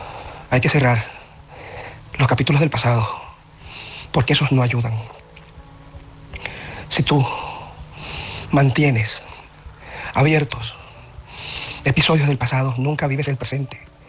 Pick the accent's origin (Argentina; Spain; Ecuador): Spain; Barcelona, Catalonia; de Barcelona.